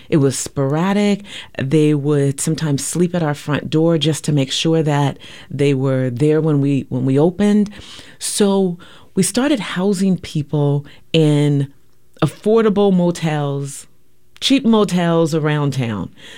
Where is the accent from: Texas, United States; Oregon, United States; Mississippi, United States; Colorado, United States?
Oregon, United States; Portland; also born or lived in California; because this is my hometown. I'm a native of Portland, Oregon, and my grandmother ends up needing more care here. So I make the decision to move back to Portland.